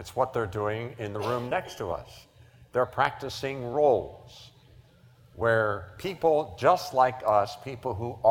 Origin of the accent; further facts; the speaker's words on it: West Virginia, United States; I am blessed to be from West Virginia. So I don't expect much, and you don't either when you find I'm from West Virginia.